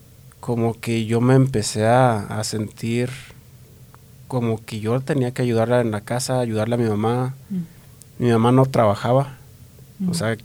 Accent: Chihuahua, Mexico; De Chihuahua, Chihuahua.

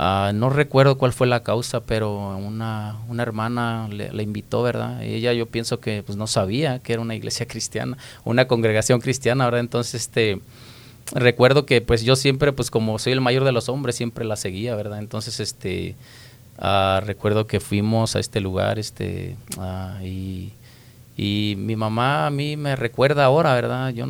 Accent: Guanajuato, Mexico; born there; also born or lived in San Luis Potosí; yo no realmente no me crié en el estado de Guanajuato, ¿verdad? Yo estaba en Guanajuato, nací en Guanajuato, después nos movimos a otros diferentes estados

